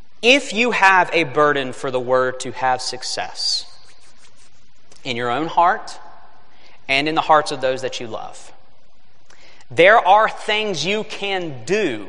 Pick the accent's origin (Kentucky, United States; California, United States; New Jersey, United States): Kentucky, United States; Lexington; this guy came up to me when he found out I was from Lexington, Kentucky.